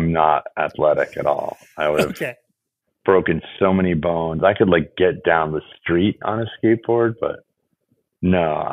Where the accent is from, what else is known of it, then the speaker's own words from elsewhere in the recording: New Jersey, United States; also born or lived in New York; Born in New York, raised in, let's see, upstate New York, like near Schenectady, then Yonkers, then northern New Jersey. And then, so I came of age in New Jersey, like 8 to 18. I lived there.